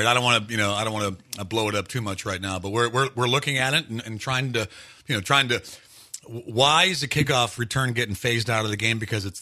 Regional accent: Cleveland, Ohio, United States; Growing up in Cleveland, our favorite rule was you had to dive over the snow pile.

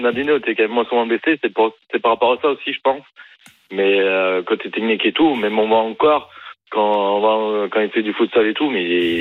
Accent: Auvergne-Rhône-Alpes, France; Je viens d'à côté de Saint-Étienne, pas très loin

